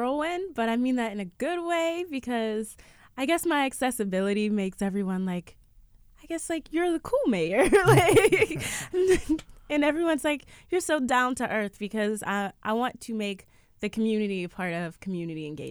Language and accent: English; Braddock, Pennsylvania, United States; Growing up there, I got to see